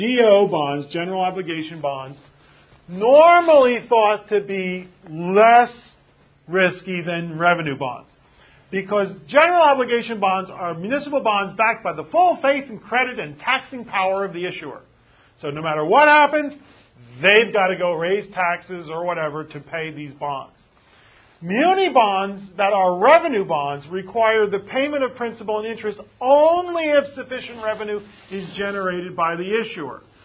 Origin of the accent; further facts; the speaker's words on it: California, United States; But here, I ain't paying to drive. I'm a Californian.